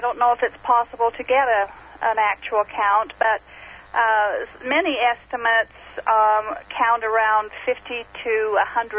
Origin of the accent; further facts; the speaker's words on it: Utah, United States; Yes, it's in Utah.